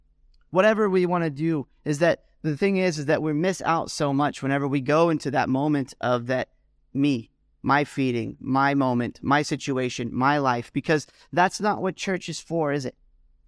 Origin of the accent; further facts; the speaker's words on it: United States; now in United Kingdom; being an American living in the UK, it's waiting all the time for American stuff to happen